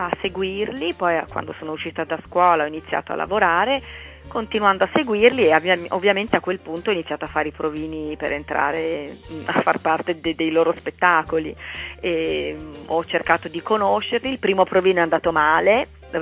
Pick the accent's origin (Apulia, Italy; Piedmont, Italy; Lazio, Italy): Piedmont, Italy; Turin; Io facevo la scuola di teatro a Torino, perché sono torinese